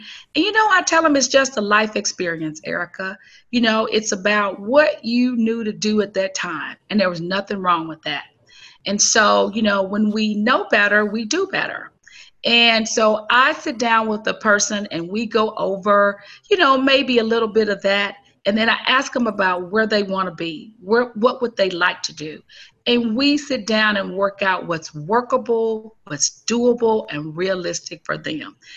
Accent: Macon, Mississippi, United States; I grew up in Mississippi in the northeastern part of Mississippi, in rural Mississippi, Macon, Mississippi, and I went to school at Mississippi State University in Starkville

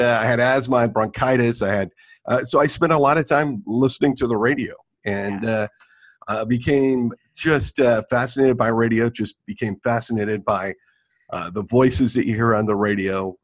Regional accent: Chico, California, United States; Grew up yeah. in Chico.

